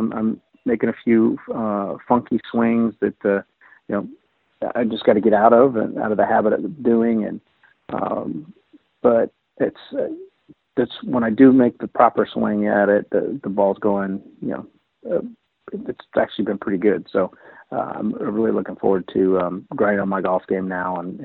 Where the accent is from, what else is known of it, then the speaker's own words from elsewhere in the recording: Las Vegas, Nevada, United States; Well, yeah, growing up in Las Vegas, I played, I played all the sports as a kid.